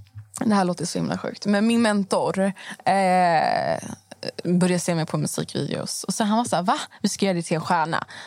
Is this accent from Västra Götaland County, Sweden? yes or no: no; Stockholm, Stockholm County, Sweden; Jag skulle väl nog säga att jag är uppvuxen i Stockholm. Jag är 20 år gammal.